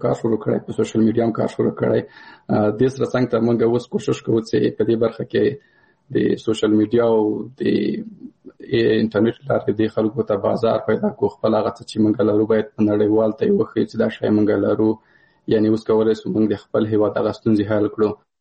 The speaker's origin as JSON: {"language": "Pashto", "region": "Paktia", "country": "Afghanistan", "said": "مثال زه د کابل د پکتیا یم"}